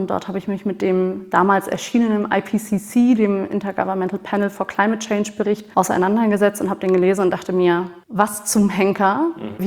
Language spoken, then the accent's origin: German; Hamburg, Germany; Ich bin so seit 3 Jahren, gut 3 Jahren wieder zurück in Hamburg.